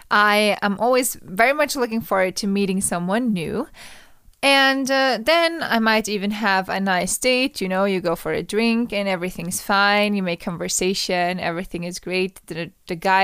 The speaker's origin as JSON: {"language": "English", "country": "Austria", "tie": "born or raised there", "said": "Now, that's the reason why I stopped dating in my hometown, so I don't date. I try not to date in Austria, actually, at all."}